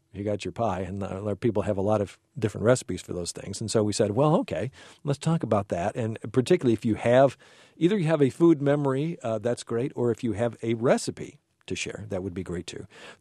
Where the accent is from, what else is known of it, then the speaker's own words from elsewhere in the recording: Chicago, Illinois, United States; No, I grew up in the Chicago area. No, I'm not from Kentucky.